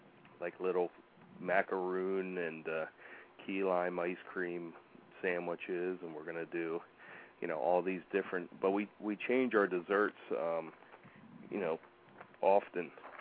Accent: Hershey, Pennsylvania, United States; I grew up in Hershey, PA, and in the late 70s they did the Inner Harbor, and I was always hanging out down there.

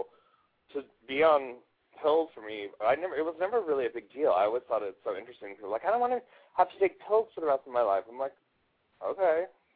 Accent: Bellevue, Washington, United States; Cool. I'm from Bellevue.

